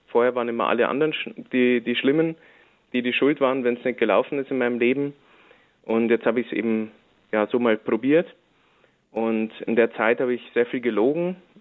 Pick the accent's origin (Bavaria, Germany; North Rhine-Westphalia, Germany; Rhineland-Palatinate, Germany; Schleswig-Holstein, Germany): Bavaria, Germany; ich komme aus Bayern, aus der Nähe von Ingolstadt und bin da zwar in einem kleinen Wallfahrtsort aufgewachsen